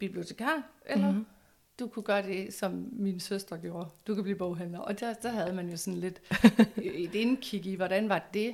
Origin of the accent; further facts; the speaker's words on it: North Denmark Region, Denmark; Og jeg er født og opvokset i Nordjylland, hvor man kan sige, det mørke Nordjylland